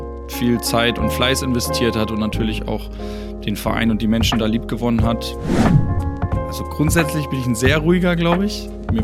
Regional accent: Lüneburg, Lower Saxony, Germany; also born or lived in Cologne; now in Hamburg, Germany; Ich bin gerade 34 geworden, komme gebürtig aus Lüneburg, bin also auch ein kleines Nordlicht, bin natürlich zwischendurch dann mal nach Köln gegangen, aber habe hier schon im Norden meine Heimat. Bin inzwischen auch verlobt, bin sehr glücklich in Hamburg ansässig.

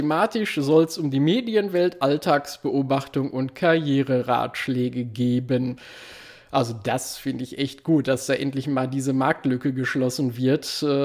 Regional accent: North Rhine-Westphalia, Germany; eine Oma, wie man bei uns im Ruhrpott sagen würde

